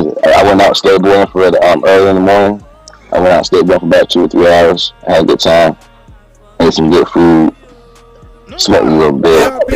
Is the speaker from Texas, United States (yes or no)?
no; North Carolina, United States; Well, first off, I'm from North Carolina. I'm 28.